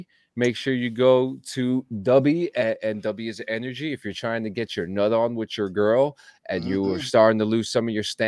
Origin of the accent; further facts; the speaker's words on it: Union City, United States; You know, and you know growing up in Union City, you know, it we're used to like those loud noises because we grew up with our beds.